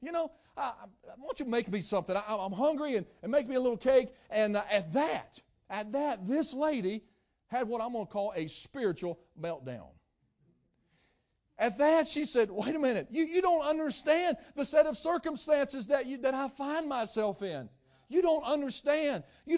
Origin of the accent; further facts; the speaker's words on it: West Virginia, United States; I'm from West Virginia, and what that means is I'm not very smart.